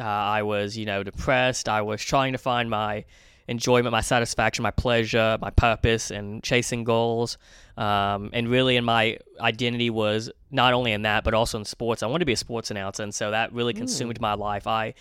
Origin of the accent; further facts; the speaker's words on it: Natchitoches, Louisiana, United States; So I've been to Mardi Gras where I'm from, Louisiana. I'm from Northwest Louisiana.